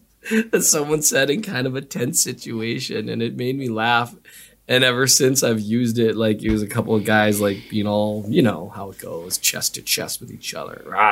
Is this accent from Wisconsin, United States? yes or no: no; North Dakota, United States; I'll be real honest. Like that, I grew up in North Dakota. I'm surrounded by weapons as I grow up.